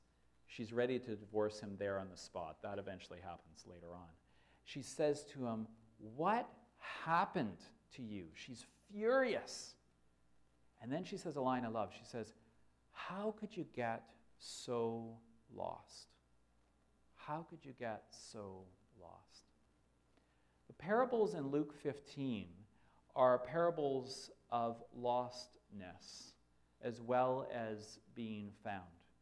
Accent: Winnipeg, Manitoba, Canada; it takes place in my hometown of Winnipeg.

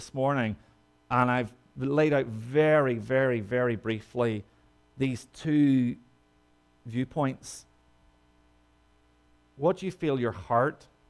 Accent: Northern Ireland, United Kingdom; I come from Northern Ireland. I struggle.

